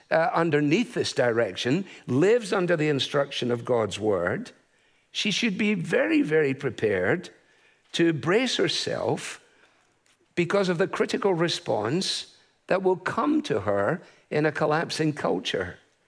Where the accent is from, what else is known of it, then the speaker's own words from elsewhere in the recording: Glasgow, Scotland, United Kingdom; I remember as a boy this kind of stuff when I was growing up in Glasgow.